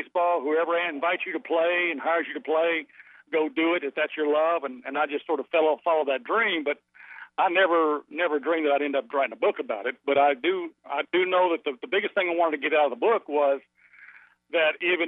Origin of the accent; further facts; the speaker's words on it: Marlton, Arkansas, United States; But I was raised in the Marlton, Central Arkansas area, a little bit in Paris, Arkansas, a little bit in Forest City, Arkansas, when I was a little bitty guy.